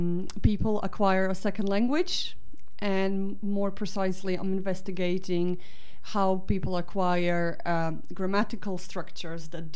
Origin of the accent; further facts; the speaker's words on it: Croatia; first language Croatian; English is a second language; My first language is Croatian.